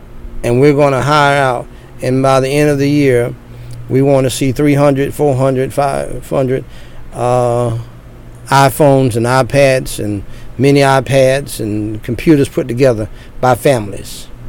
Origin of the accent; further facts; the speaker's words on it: the South, United States; They didn't get that from down in the country. We're from the South, but we got to go to New York first and come back.